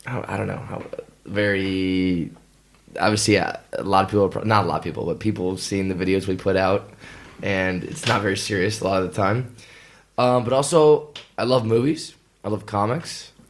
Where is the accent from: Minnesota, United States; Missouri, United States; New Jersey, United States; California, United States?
California, United States; also born or lived in Hawaii; Yeah, I come from California and America, and I went to, people think I'm from Hawaii, but I'm actually, I went to college, university in Hawaii